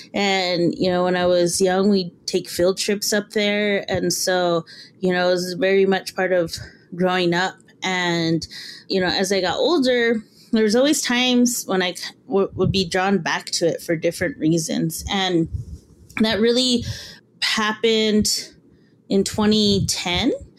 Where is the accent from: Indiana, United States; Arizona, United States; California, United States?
Arizona, United States; I come from the Santa Vera community on the Tonawatam Nation.